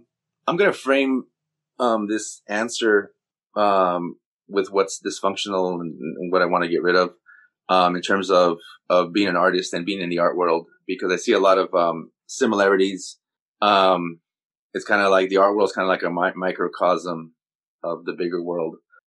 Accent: Los Angeles, California, United States; I grew up, you know, I was born in East LA.

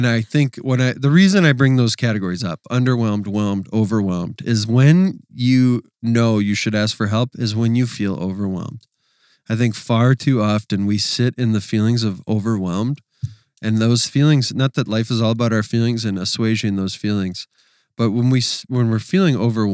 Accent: Wisconsin, United States; accent: Wisconsin; obviously versus like my Wisconsin accent, right?

